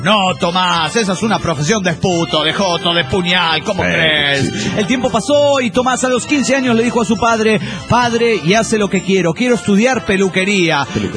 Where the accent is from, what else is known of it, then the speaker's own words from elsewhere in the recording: Santa Fe, Argentina; de Santa Fe, República Argentina.